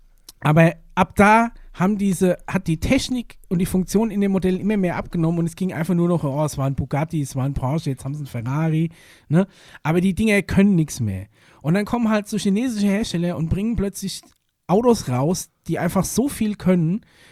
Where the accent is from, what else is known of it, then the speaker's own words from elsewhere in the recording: North Rhine-Westphalia, Germany; ich komme aus dem Pott, da redet mir so.